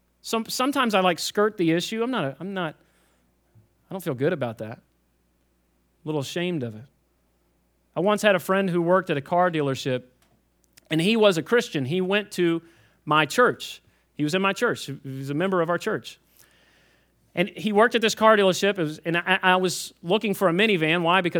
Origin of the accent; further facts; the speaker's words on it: Kentucky, United States; I'm from Kentucky, and I know that we don't know any other languages.